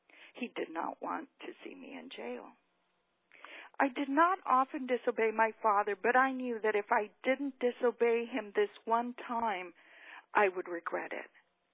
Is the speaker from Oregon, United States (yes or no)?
no; Porterville, California, United States; also born or lived in Mission, Texas; I grew up in Porterville, California in the 1960s. I was a farm worker. My family and I arrived in Porterville from Mission, Texas on March the 5th, 1961.